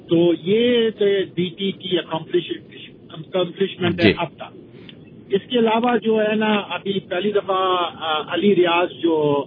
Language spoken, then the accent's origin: Hindi; Canada; मैं खुद कैनेडियन हूँ